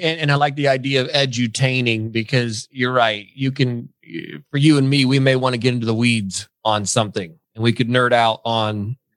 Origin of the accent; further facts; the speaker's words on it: Indiana, United States; that I grew up in Indiana, but coming down South, I mean, the conversations are longer here on the phone.